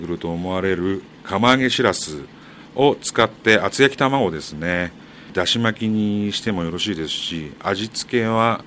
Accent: Fujisawa, Kanagawa, Japan; 私自身が江ノ島出身ですので

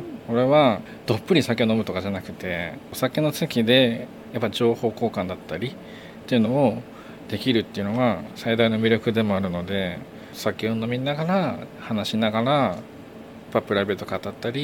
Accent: Yokohama, Kanagawa, Japan; now in Fujisawa, Japan; やっぱり僕横浜出身なんですけど、引っ越してきてから藤沢ってなんて自然が豊かなんだろうと

